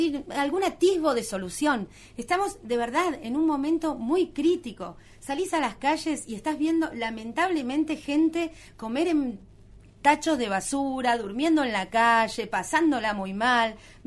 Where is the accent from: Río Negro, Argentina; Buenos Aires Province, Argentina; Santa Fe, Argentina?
Río Negro, Argentina; Yo creo que ya como argentina, como rionegrina, como madre ciudadana, estoy cansada